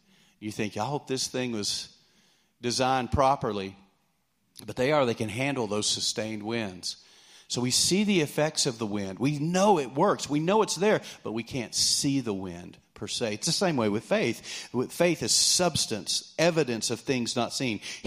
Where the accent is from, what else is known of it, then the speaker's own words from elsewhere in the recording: Lubbock, Texas, United States; I grew up in Lubbock, so we were close to Ruidosa, Cloud Cross, so we were always at the mountains.